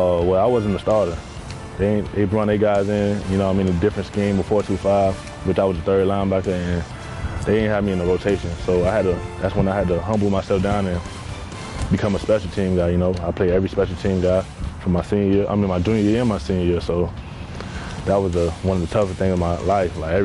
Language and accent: English; Miami, Florida, United States; especially being from the inner city, like where I'm from Miami. There's a lot of crime and things like that, so it was tough.